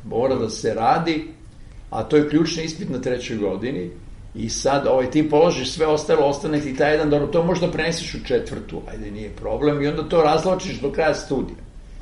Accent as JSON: {"language": "Serbian", "town": "Zemun", "region": "Belgrade", "country": "Serbia", "tie": "born or raised there", "said": "da sam odrastao u Beogradu, ali koji više ne postoji, a to je austrijski deo Beograda, Zemun"}